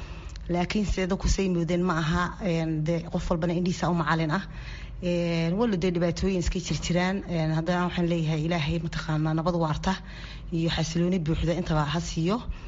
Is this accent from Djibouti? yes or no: no; Norway; also born or lived in Mogadishu, Somalia; anigu muddo 30 sano ah ka maqan meeshii aan ku dhashay, caasimadii dalka Soomaaliya, Muqdisho. igu dambeysay anigoo inan yar ah, maxaan ku oran lahaa 1989 ayaan waddanka ka baxay anoo inan yar ah. maxaan ku oran lahaa waxaan tegay Norway.